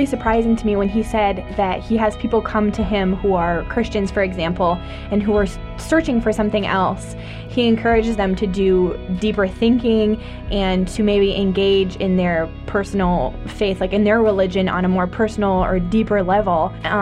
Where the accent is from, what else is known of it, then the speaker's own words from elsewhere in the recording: France; I grew up in France, so I grew up Christian. I still consider myself Christian. I go to church frequently. I grew up with a lot of religious diversity, actually, because France has a huge Muslim population